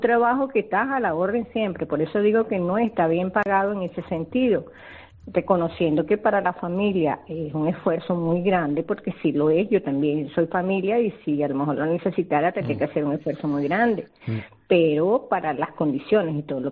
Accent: Venezuela; now in Spain; yo vengo de Venezuela

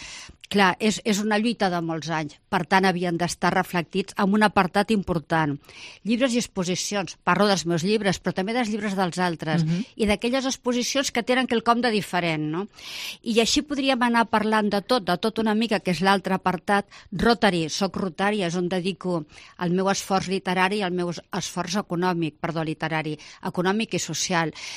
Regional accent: Barcelona, Catalonia, Spain; now in Torredembarra, Spain; Jo sóc de Barcelona, molts anys a Barcelona, però arriba un dia que dic vull fer arrels en un lloc que per dintre m'agradi, que m'agradi el paisatge, m'agradi la gent.

